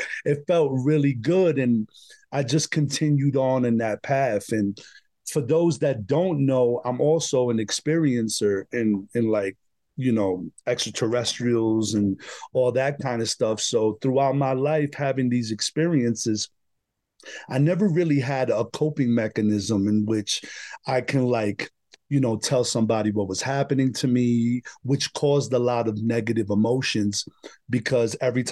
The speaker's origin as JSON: {"language": "English", "town": "Bronx", "region": "New York", "country": "United States", "tie": "born or raised there", "said": "I mean, being born and raised in the Bronx and in the neighborhoods that I was being brought up in, it wasn't really any other kind of music but the gangster, hardcore hip hop."}